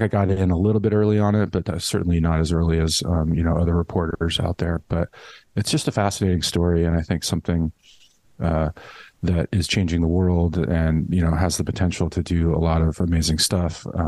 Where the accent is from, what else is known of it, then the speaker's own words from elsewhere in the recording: California, United States; also born or lived in San Francisco, United States / New York City, United States; So I grew up here in California. I'm in Los Angeles now, but moved around for college and lived in San Francisco for a while, and then moved to New York City in 2004 with my wife.